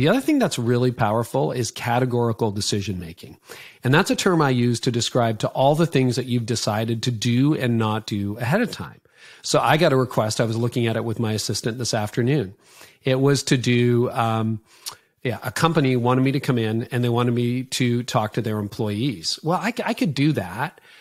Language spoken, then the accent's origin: English; Canada; And I'm Canadian, so we're kind of like Switzerland. Okay, we're neutral. And most of the people I work with are in the US, but I happen to live in Canada.